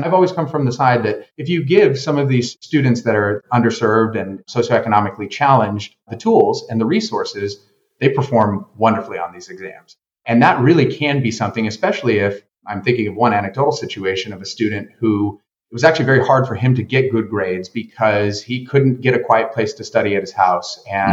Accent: Long Beach, California, United States; since I grew up in Long Beach, in an area that was quite diverse and one that didn't have, had some socioeconomic issues

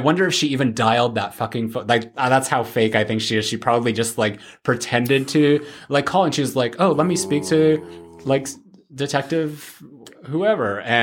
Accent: Canada; Yes, I'm Canadian.

